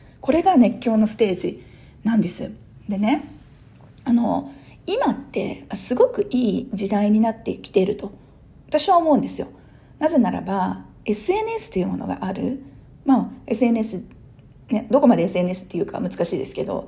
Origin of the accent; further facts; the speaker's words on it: Hyogo, Japan; 淡路島っていう電車も通ってない田舎にね、田舎と言って失礼ですね。まあ自分の出身地なんで